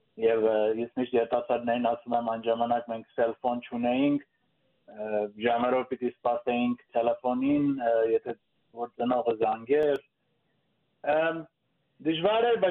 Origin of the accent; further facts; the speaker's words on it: Khorramshahr, Khuzestan, Iran; also born or lived in Tehran / Abadan; Ես ծնվել եմ Թեհրան քաղաքում, Իրան, Պակիստանում, բայց մեծացել եմ Խորամշար քաղաքում, որ ելում է Պակիստանի հարավային մասը Քուվեյթի եւ Իրաքի բորդերի վրա, Խորամշար եւ Աբադան։